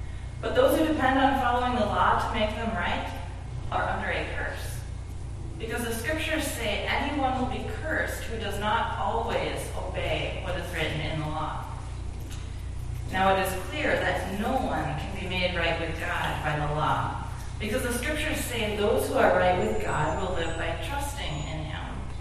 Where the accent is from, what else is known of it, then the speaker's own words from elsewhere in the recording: Duluth, Minnesota, United States; now in Poplar, United States; I grew up in Duluth. I lived here until I got married in 2011, and I live out near Poplar, Wisconsin now with my husband